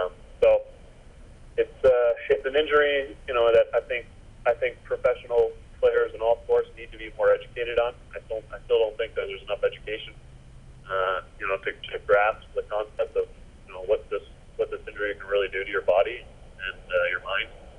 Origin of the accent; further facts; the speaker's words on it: United States; And I told him no, because I grew up in the States